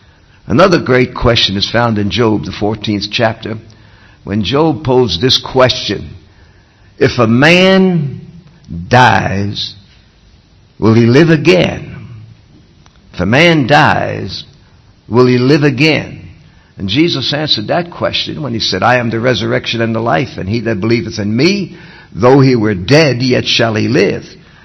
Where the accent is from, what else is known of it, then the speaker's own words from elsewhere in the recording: New York City, New York, United States; born there; I was born in New York City. I was saved in New York City. I've been serving in Alabama, though, for a number of years now.